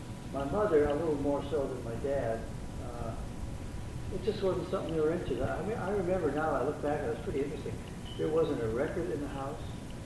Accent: Lansing, Michigan, United States; Well, I was born in 1950 in Lansing, Michigan.

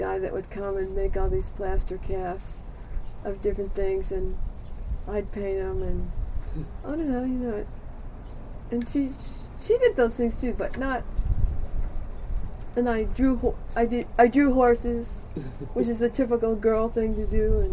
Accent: Buffalo, New York, United States; born there; I was born in Buffalo, New York in 1942, and I'm part of a twin set.

